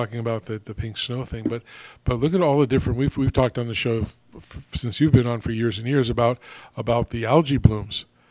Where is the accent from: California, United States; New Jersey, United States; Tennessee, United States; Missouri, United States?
New Jersey, United States; I used to do that when I was a little kid, when I grew up in New Jersey, the white snow.